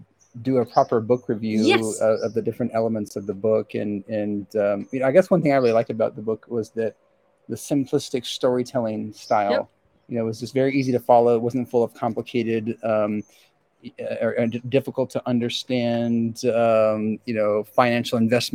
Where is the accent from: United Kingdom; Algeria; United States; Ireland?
United States; Texas